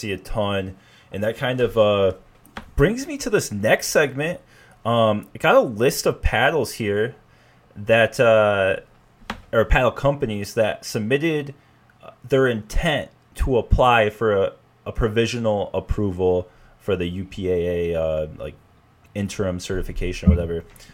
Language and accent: English; Michigan, United States; they're a company out of Grand Rapids, Michigan, so in my home state.